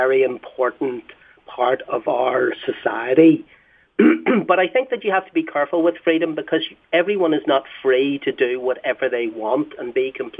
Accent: Northern Ireland, United Kingdom; It's actually Northern Ireland

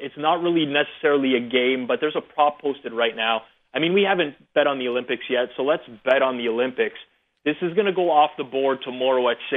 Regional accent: Canada; I'm Canadian.

